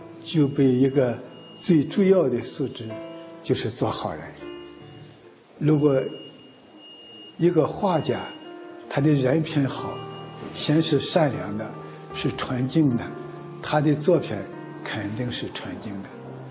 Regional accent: China; born there; 我是出生在中国大陆啊，从小就受了那种无神论的洗脑教育，是一直是不信神的。

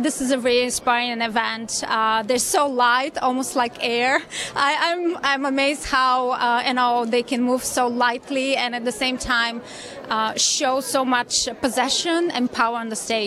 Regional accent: Bulgaria; I'm originally from Bulgaria, so I very much relate to some of the dances

